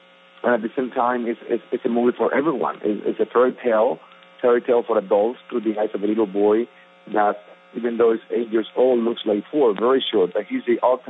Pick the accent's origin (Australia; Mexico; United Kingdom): Mexico; also born or lived in Mexico City; now in Los Angeles, United States; helped me to eventually leave my town, my hometown, to Mexico City, and then eventually to Los Angeles